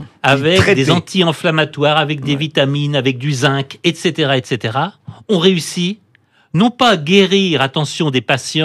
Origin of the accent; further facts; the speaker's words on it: Nantes, Pays de la Loire, France; J'ai passé toute mon enfance, mon adolescence à Nantes.